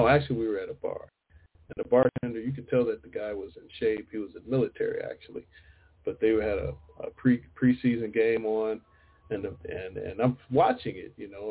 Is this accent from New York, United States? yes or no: no; Chicago, Illinois, United States; well, yeah, I'm from Chicago, man, so it's always the Bears, you know.